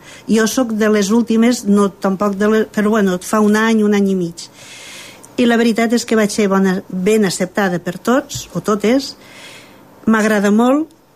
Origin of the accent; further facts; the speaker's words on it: Móra la Nova, Catalonia, Spain; com que sóc de Móra la Nova